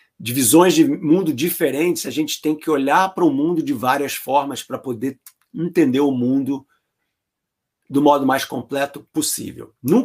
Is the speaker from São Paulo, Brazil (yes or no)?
no; Rio de Janeiro, Brazil; Um garoto crescendo no Rio de Janeiro, descobriu o livro dele por acidente na biblioteca